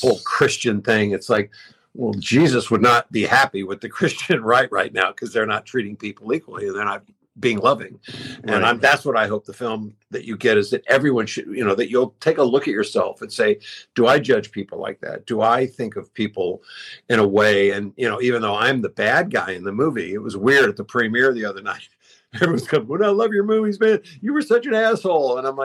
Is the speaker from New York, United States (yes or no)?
no; Texas, United States; I mean, I'm from Texas originally.